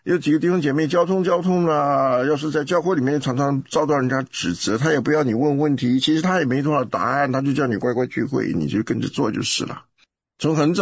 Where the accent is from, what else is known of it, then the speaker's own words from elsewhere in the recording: Taiwan; 我以前不知道这个问题的严重啊，因为我在台湾长大嘛